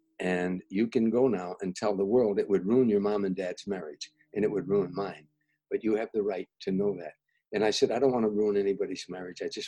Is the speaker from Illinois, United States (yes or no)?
yes; Harvey, Illinois, United States; He was from Blue Island. I was from Harvey, but we were from Harvey, but.